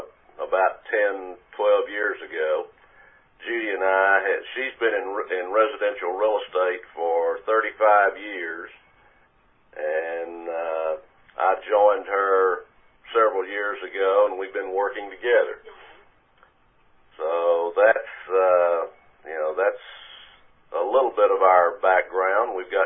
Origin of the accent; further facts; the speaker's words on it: Texas, United States; accent: East Texas; Well, we both grew up in Texas. As you can tell from my accent, I'm East Texas.